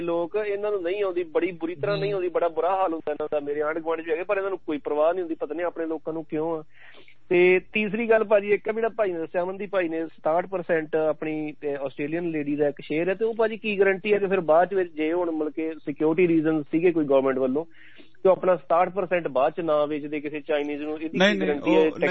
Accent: Amritsar, Punjab, India; ਕਿਉਂਕਿ ਮੈਂ ਵੀ ਅੰਮ੍ਰਿਤਸਰ ਤੋਂ ਹੀ ਆ

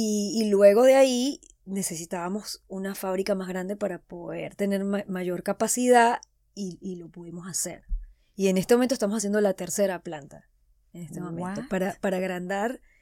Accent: Venezuela; como yo soy venezolana

